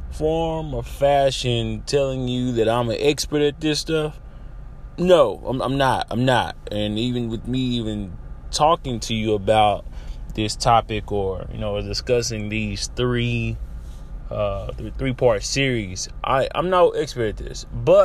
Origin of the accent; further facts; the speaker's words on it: Dallas, Texas, United States; I remember growing up in Oak Cliff, to where if I was around a certain people, I'm cussing up a storm.